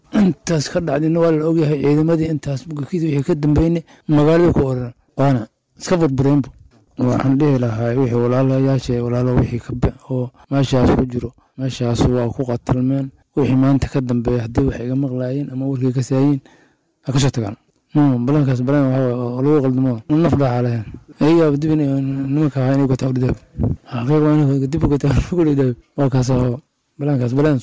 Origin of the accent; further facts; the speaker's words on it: Beledweyne, Hiran, Somalia; waxaan ka imid beledweyne.